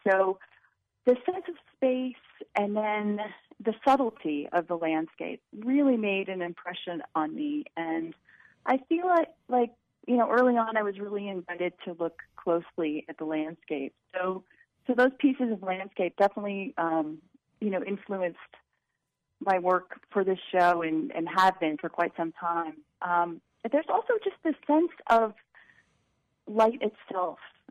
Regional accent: Iowa, United States; The first thing that really comes to mind is I grew up in Iowa

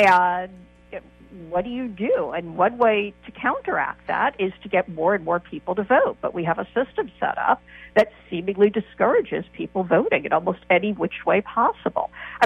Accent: New York, United States; You know, I'm from New York

